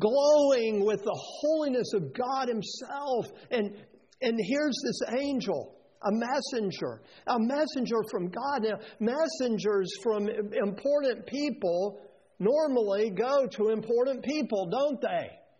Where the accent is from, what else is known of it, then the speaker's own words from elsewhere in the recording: Oak Ridge, Tennessee, United States; I grew up in Oak Ridge, Tennessee, the atomic city, the scientific city.